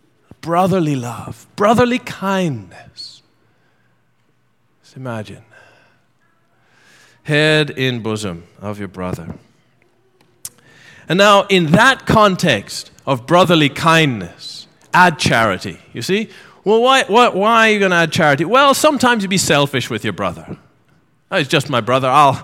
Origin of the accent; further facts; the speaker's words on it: Jamaica; I come from a family of five boys. And, oh dear, we're Jamaican, you know.